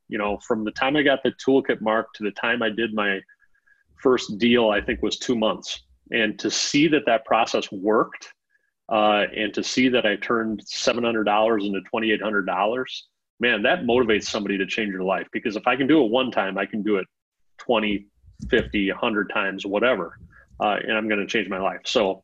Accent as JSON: {"language": "English", "region": "South Dakota", "country": "United States", "said": "I'm from South Dakota, right?"}